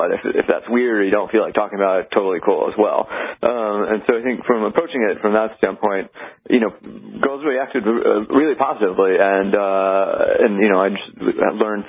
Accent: Virginia, United States; I took her to play golf on this like par 3 golf course near where I grew up in Virginia

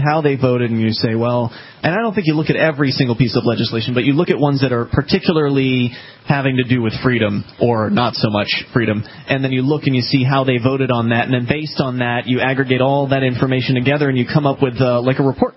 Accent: Keene, New Hampshire, United States; we're from the Keene area

